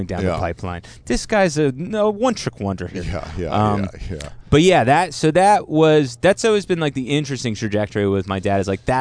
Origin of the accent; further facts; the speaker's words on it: New Jersey, United States; North Jersey.